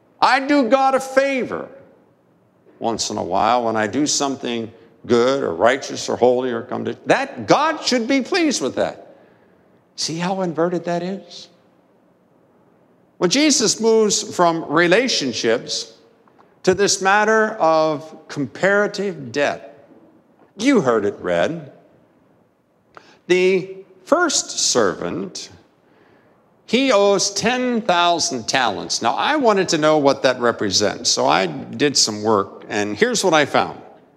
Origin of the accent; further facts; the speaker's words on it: Martinsburg, West Virginia, United States; Growing up in Martinsburg, West Virginia, I had the opportunity to fish a time or two